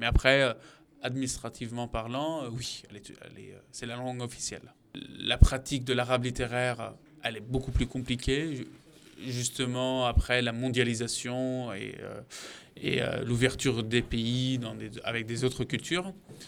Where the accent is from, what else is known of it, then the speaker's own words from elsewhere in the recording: Syria; Alors, moi, j'ai grandi en Syrie, donc en gros, d'une famille arabophone.